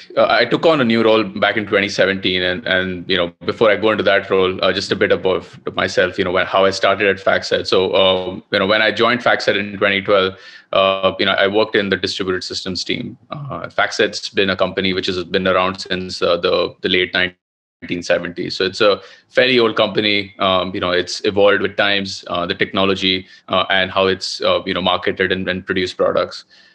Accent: Mumbai, Maharashtra, India; So I'm originally from Bombay, India. I did my schooling in Bombay. I grew up in a middle-class family back home.

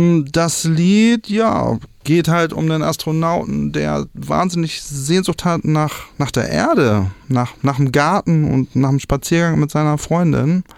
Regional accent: Berlin, Germany; Ich bin ja Berliner

